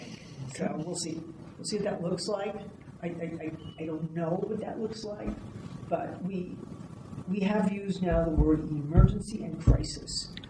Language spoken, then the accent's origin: English; Colorado, United States; I don't have the votes because I'm from the Western Slope